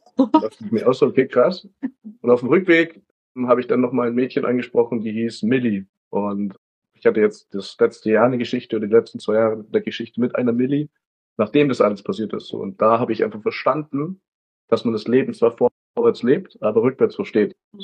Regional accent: Augsburg, Bavaria, Germany; Und ich bin halt dann damals in Zug eingestiegen von Augsburg, also meine Heimatstadt, nach Salzburg eben.

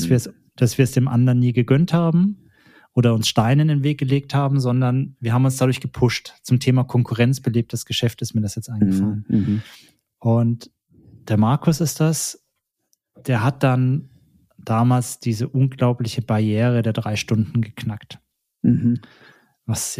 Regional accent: Erlangen, Bavaria, Germany; Und zwar mein bester Kumpel aus Erlangen, also wo ich herkomme.

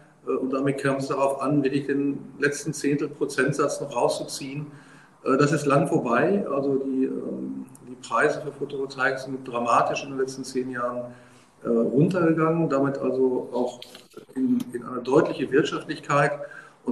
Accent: North Rhine-Westphalia, Germany; now in Dresden, Germany; Ich komme aus dem Bergischen Land, sitze gerade in Dresden

